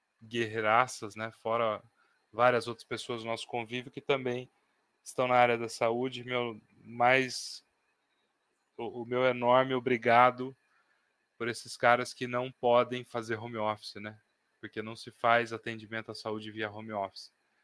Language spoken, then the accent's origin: Portuguese; Brazil; porque é nosso dever enquanto brasileiro